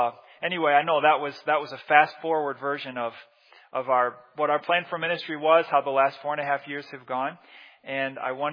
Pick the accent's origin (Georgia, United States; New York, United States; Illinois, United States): Illinois, United States; Rockford; born or raised there